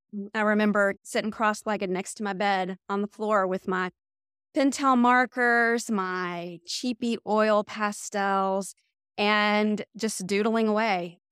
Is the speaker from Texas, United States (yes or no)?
yes; Texas, United States; now in Tampa, United States; So I grew up in Texas. You'll see actually a lot of that in some of the weird sayings that I have.